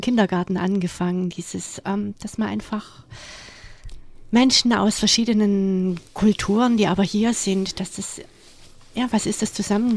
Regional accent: Germany; ich bin Deutsche, ich bin weiß

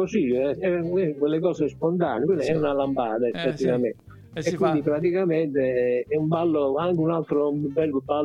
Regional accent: Naples, Campania, Italy; now in Sardinia, Italy; Io proprio Napoli, Puligrutta, quindi solo che ho vinto un concorso, cioè, io ero un concorsista nella mia vita giovanile, sono finito in Sardegna

